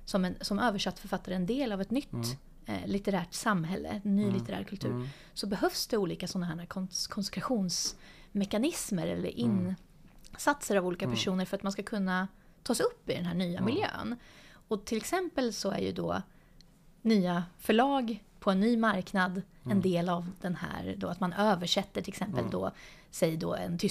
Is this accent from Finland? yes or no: no; German-speaking Switzerland, Switzerland; now in Sweden; Jag är både svensk och schweizisk medborgare. Jag kommer från den tyskspråkiga delen. Så min pappas släkt är från den tyska delen. Så jag har också delvis vuxit upp i Schweiz.